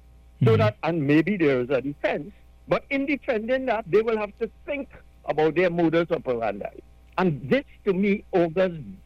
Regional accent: San Fernando, Trinidad & Tobago; I'm from San Fernando East. I could go in the grocery in Royal Cup and see the names.

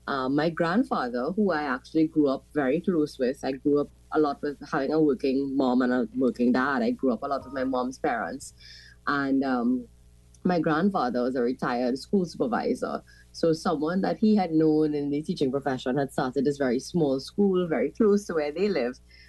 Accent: San Fernando, Trinidad & Tobago; I describe myself to people as a real South girl. I was born in San Fernando. I've lived all my life, except for brief periods when I attended university and so on. I've lived all my life in San Fernando.

